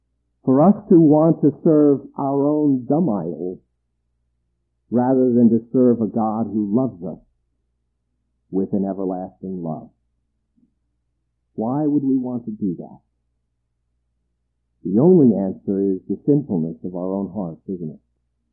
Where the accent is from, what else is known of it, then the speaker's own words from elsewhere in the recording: United States; I've got to admit, I'm an American, and we love teams.